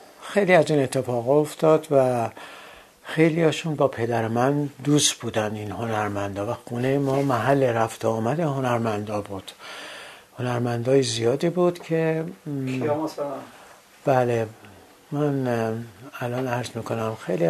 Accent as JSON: {"language": "Persian", "town": "Tehran", "region": "Tehran Province", "country": "Iran", "tie": "born or raised there", "said": "بعد اون موقع واقعا آسمون تهران شباین مخمل مشکی بود و ستاره ها میدرخشیدن و من توی همچین محیطی بزرگ شدم"}